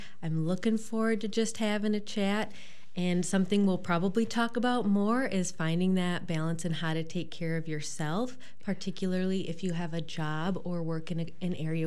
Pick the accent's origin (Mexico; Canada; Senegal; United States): United States; Monticello, Wisconsin; I'm from south of Madison